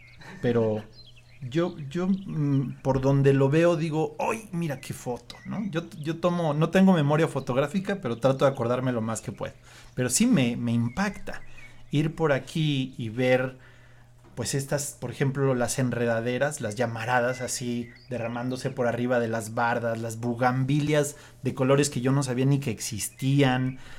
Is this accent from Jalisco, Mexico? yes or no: no; Malinalco, State of Mexico, Mexico; Aquí en Malinalco, una vez te platiqué que me cuestionaron así en el centro, ¿no? Usted no es de aquí, ¿no? Como que me vieron muy no sé qué. Me dijeron, usted no es de aquí. Yo, ¿cómo no? Yo soy de aquí. Yo nací aquí, le aseguré.